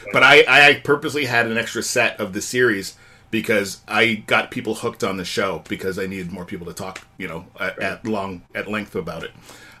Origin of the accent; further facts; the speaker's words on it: Canada; it's one of the few benefits of being Canadian is that it's on Disney Plus now.